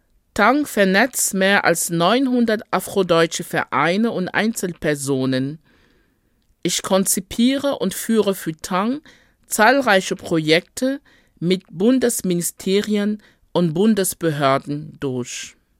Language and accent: German; Germany; Ich betrachte mich als eine Deutsche mit afrikanischen Wurzeln, die in und zwischen verschiedenen Kulturen lebt. Meine Eltern kommen ursprünglich aus Kamerun, sind in die USA ausgewandert